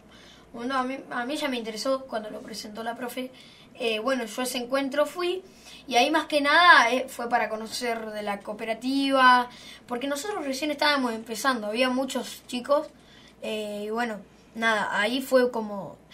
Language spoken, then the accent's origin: Spanish; La Pampa, Argentina; nosotros como somos de La Pampa, fuimos a un viaje a Santiago del Estero